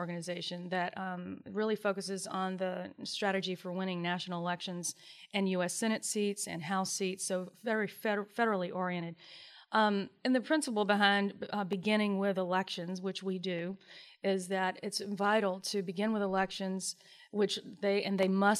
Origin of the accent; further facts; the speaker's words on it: Greenville, North Carolina, United States; I have a bias toward it because I'm from Greenville.